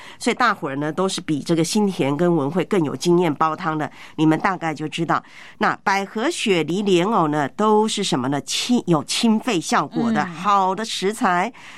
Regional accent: Taiwan; 在我的老家台湾呢、我们小时候就听过啊

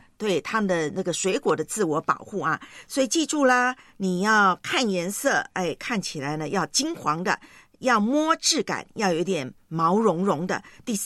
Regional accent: Taiwan; born or raised there

